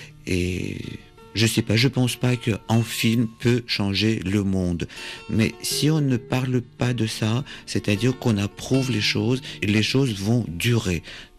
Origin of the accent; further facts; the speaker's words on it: Kharkiv, Kharkiv Oblast, Ukraine; born there; French is a second language; Moi, je suis né à Kharkov, c'était une ville où tout le monde parlait russe. Moi, quand j'étais à l'école, par exemple, tout ça, c'était en russe, évidemment.